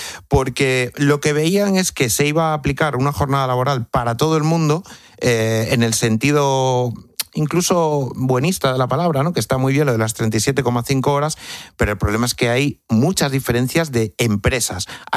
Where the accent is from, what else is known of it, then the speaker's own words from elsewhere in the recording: Extremadura, Spain; yo que soy de pueblo, de Cáceres